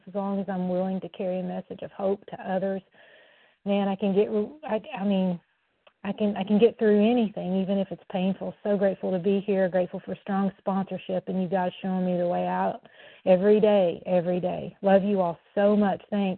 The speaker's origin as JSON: {"language": "English", "region": "Tennessee", "country": "United States", "lives_now": "Orlando, United States", "said": "I'm from Tennessee, gratefully recovered, but I'm currently in Orlando, Florida."}